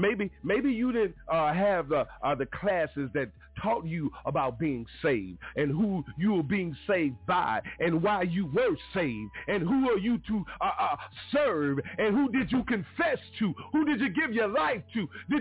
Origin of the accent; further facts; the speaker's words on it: Mobile, Alabama, United States; Young boy growing up in Mobile, Alabama at the oldest Baptist church in the state of Alabama.